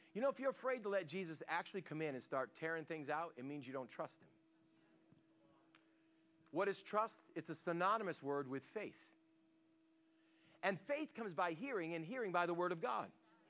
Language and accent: English; Boston, Massachusetts, United States; And I'm from Boston, and everything is lath and plaster up in Boston.